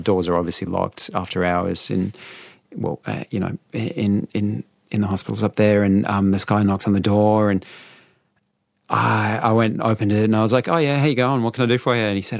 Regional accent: Fitzroy, Victoria, Australia; I'm from Fitzroy.

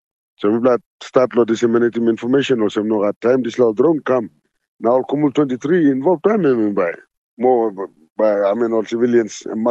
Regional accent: Papua New Guinea; Now I'm from Papua New Guinea. I'm from Nanga, I'm from Kolongela, Southern Islands

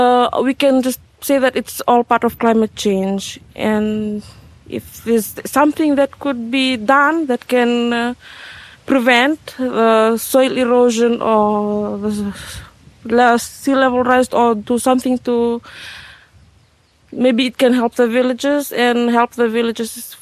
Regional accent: Northern Division, Fiji; I'm originally from Karokotunua, the Kundrove, but I'm currently married here in the beautiful village of Ngarnivai.

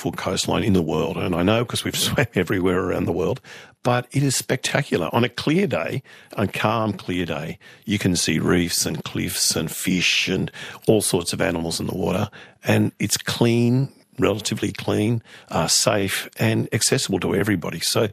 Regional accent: Fremantle, Western Australia, Australia; I grew up in Fremantle, which was a really working class suburb. I don't think it is now. It's been gentrified since.

